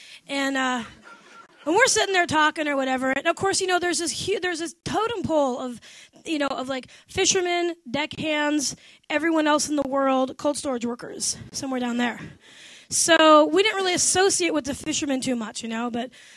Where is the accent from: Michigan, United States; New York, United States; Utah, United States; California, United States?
Michigan, United States; Detroit; And ironically, I'm from Detroit, as you know, and I sang Motown and blues and soul.